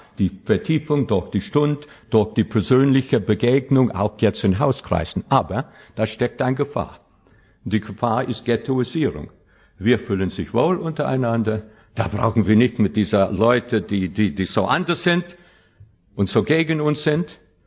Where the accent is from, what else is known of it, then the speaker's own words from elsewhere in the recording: New York, United States; now in Germany; Ich ging zurück zu meiner alten Heimat in New York mit meinen Eltern.